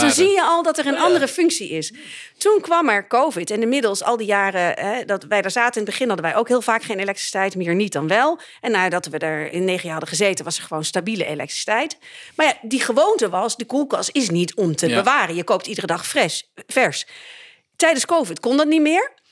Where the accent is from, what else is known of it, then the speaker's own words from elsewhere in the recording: North Brabant, Netherlands; ik kom natuurlijk uit Brabant